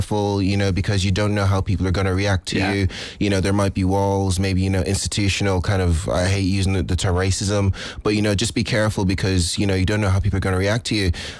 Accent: Lagos, Nigeria; born there; I was born in Lagos, Nigeria.

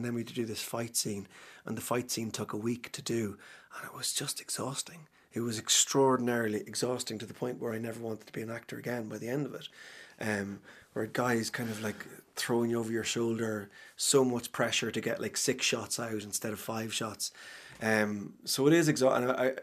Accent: Cavan, Ulster, Ireland; when I go home and talk to people who I grew up with in Cavan

